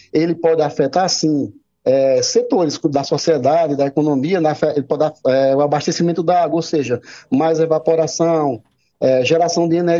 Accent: Paraíba, Brazil; como nós somos da Paraíba

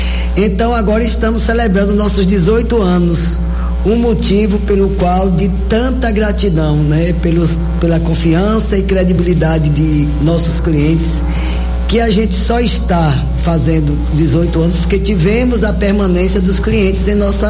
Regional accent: Santa Rita de Cássia, Bahia, Brazil; also born or lived in Barreiras / Salvador; eu sou aqui de Santa Rita de Cássia, depois mudamos para Barreiras, meus pais, e minha mãe acabou se mudando para Formosa e ela mudou para Barreiras. E aí nós fomos estudar em Salvador. E lá casei, tive filhos.

